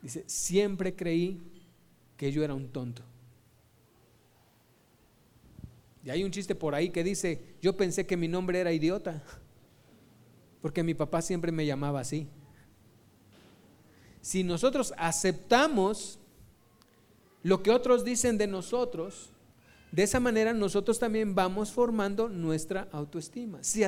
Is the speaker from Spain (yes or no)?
no; Mexico; Pero ustedes tienen el concepto de los mexicanos que los mexicanos somos bien orgullosos